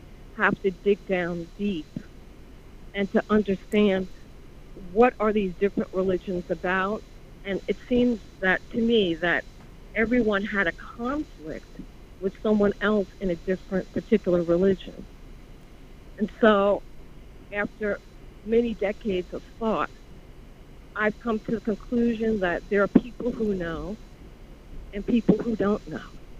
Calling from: New Jersey, United States; I'm calling from Jersey.

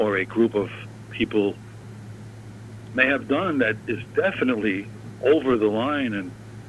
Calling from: Long Island, New York, United States; I'm calling from Long Island.

